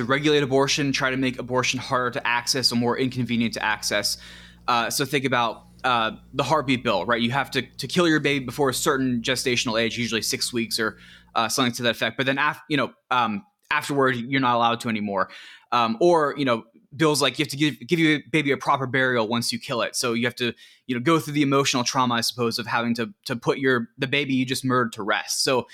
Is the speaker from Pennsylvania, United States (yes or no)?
yes; Pennsylvania, United States; Yes, I grew up in outside of Pittsburgh, and now I live outside Philly, and actually 10 generations of Pennsylvanians going back to the 1740s.